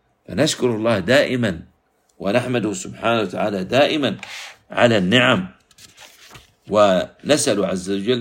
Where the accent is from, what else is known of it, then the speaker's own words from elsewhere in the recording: United Arab Emirates; أن يحفظ بلادنا الإمارات وبلاد